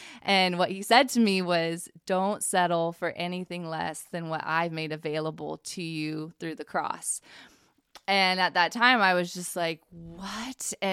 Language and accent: English; Washington, United States; also born or lived in Indiana; And it was interesting because moving back to Washington, it's like, I'm from Washington.